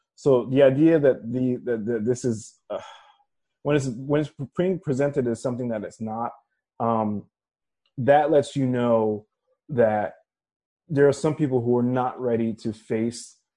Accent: New York City, New York, United States; my experience as an adolescent growing up in New York City.

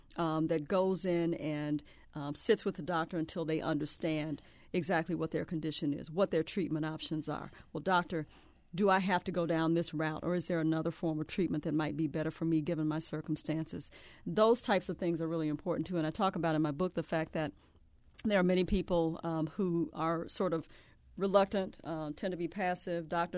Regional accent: the South, United States; That's right. I grew up in the South. Same thing.

